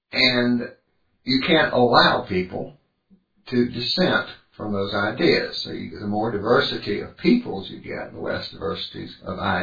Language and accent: English; Pontiac, South Carolina, United States; Now, I was raised in Pontiac, South Carolina.